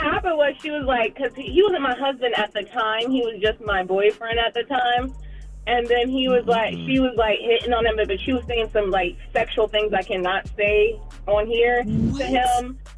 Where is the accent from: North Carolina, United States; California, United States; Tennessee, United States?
North Carolina, United States; Charlotte; No, I'm from Charlotte.